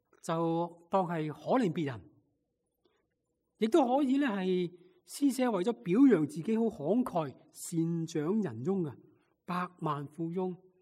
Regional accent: Hong Kong; now in United States; 有时想想我们中国人，特别香港人，可能都有些古古怪怪的习俗。

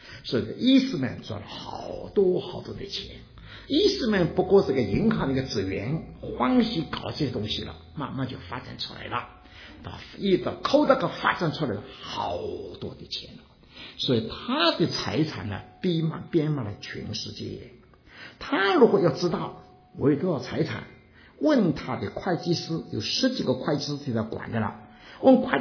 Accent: China; moved away as an adult; now in United States; 那这是我们中国人，我到美国的时候就听见有一个故事啊

